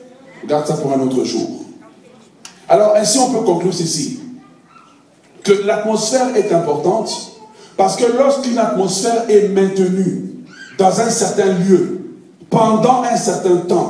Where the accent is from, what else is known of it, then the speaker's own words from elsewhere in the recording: Quebec, Canada; Et puis, comme on est québécois, on l'appelle maudit.